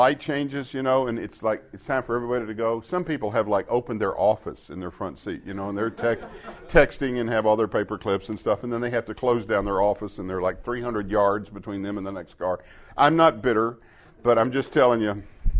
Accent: Arkansas, United States; When I grew up in the South in Arkansas, you would go to a gas station that would have 3 restrooms, men, women, and colored

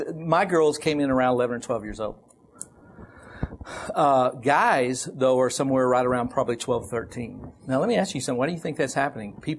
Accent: Oklahoma, United States; Yeah, I grew up in Oklahoma.

